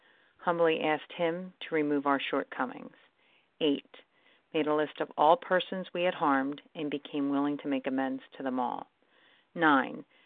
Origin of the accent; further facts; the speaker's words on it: Pennsylvania, United States; I'm from Pennsylvania